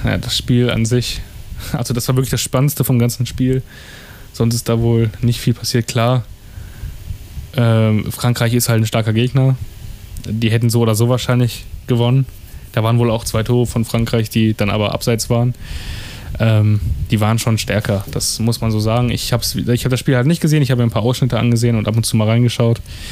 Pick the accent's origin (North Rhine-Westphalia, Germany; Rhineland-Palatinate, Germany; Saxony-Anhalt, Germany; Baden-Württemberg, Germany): North Rhine-Westphalia, Germany; ich komme aus NRW, aus Ostwestfalen-Lippe.